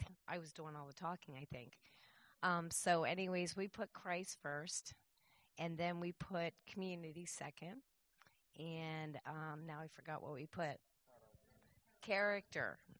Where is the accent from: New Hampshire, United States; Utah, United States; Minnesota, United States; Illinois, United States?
New Hampshire, United States; Berlin; I'm from Berlin, New Hampshire.